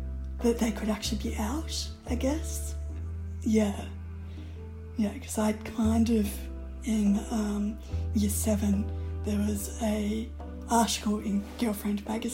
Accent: Melbourne, Victoria, Australia; I grew up in Melbourne, in eastern suburbs, so yeah, in a pretty boring small sort of suburb, which was mostly filled with families and elderly people.

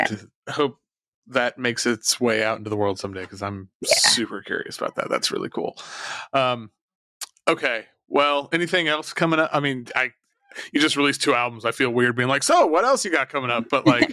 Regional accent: Tulsa, Oklahoma, United States; where I grew up in West Tulsa, there are a bunch of oil refineries.

